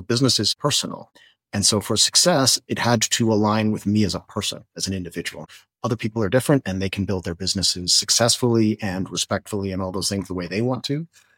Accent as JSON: {"language": "English", "country": "Canada", "tie": "born or raised there", "said": "Being Canadian. I mean, like I grew up here"}